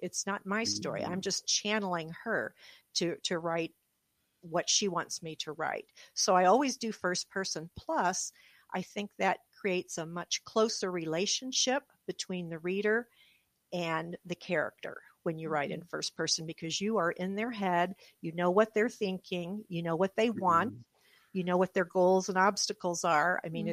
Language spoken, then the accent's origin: English; Missouri, United States; So I started researching, looking for women who had some sort of a tie to my home state.